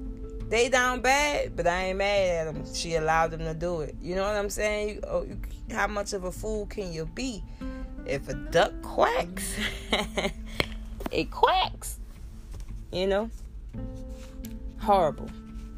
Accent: New Orleans, Louisiana, United States; You know, I'm from New Orleans, so this was 2020 February. Mardi Gras is going down.

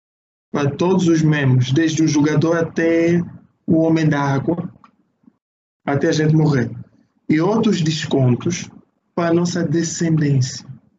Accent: Angola; Mas eu sou angolano. Na altura que nós ganhávamos tudo.

